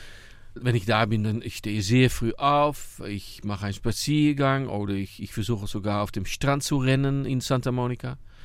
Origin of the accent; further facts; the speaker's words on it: Netherlands; first language Dutch; German is a second language; ich bin Niederländer, ich bin da aufgewachsen, das ist meine Muttersprache Niederländisch